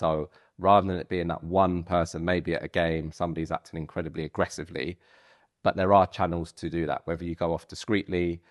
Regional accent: Tottenham, London, United Kingdom; It felt to me like just growing up in Tottenham.

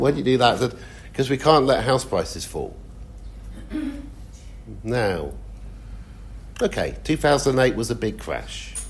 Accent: Oxford, South East England, United Kingdom; I live in Oxford again. I grew up in Oxford.

